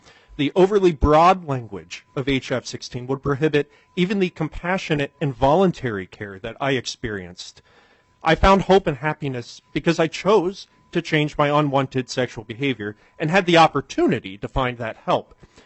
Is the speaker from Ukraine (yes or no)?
no; Saint Paul, Minnesota, United States; from St. Paul.